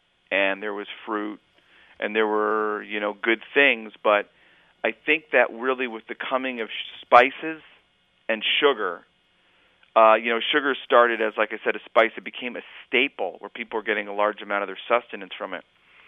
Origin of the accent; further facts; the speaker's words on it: Chicago, Illinois, United States; I grew up in Chicago, and we studied the Age of Exploration as Columbus-driven